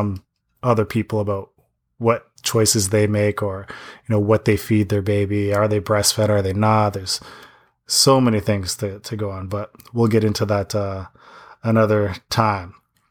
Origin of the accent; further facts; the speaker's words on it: Toronto, Ontario, Canada; And I'm from Toronto, Canada.